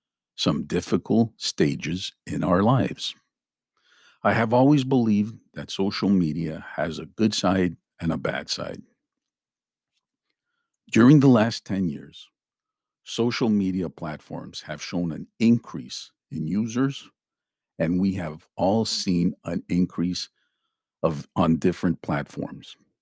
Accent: Montreal, Quebec, Canada; I felt discriminated numerous times because of my ethnic upbringing, even though I was born in Canada. Growing up in the 70s in the plateau area of Montreal was not always easy.

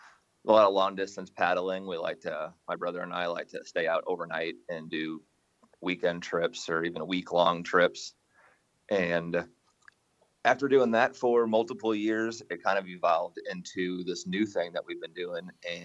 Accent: St. Louis, Missouri, United States; I am born and raised in St. Louis

